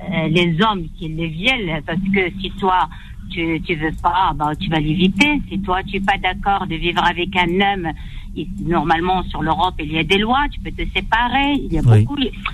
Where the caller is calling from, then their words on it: Melun, Île-de-France, France; Oui, je suis de Melun.